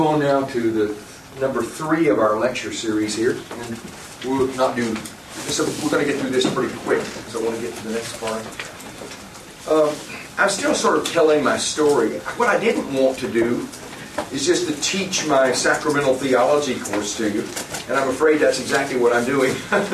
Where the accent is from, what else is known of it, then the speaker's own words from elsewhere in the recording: Jasper, Texas, United States; He was pastor of a very tiny little Episcopal church in my hometown of Jasper, Texas.